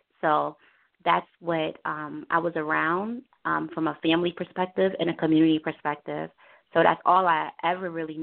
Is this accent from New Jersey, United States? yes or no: no; Harlem, New York, United States; I grew up in Harlem. On 152nd Street, yeah. Black community, a culture of Black community.